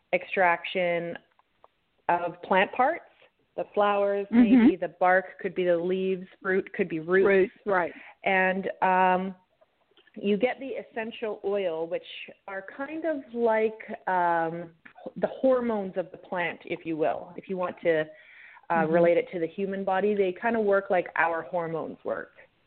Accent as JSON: {"language": "English", "town": "Saanich", "region": "British Columbia", "country": "Canada", "said": "So I'm from Saanich."}